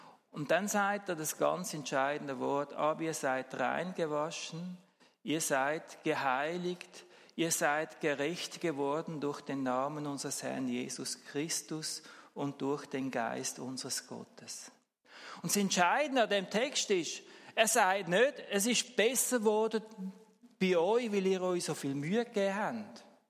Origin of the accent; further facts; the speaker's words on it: Switzerland; Und jetzt würden wir ja vermutlich als Schweizer sagen, es gibt wohl kaum ein Land, wo wir so frei sind wie da in der Schweiz.